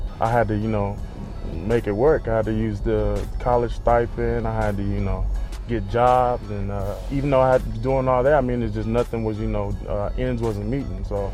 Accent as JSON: {"language": "English", "town": "Dallas", "region": "Texas", "country": "United States", "said": "I'm originally from Dallas, Texas. My family's from Lagos, Nigeria."}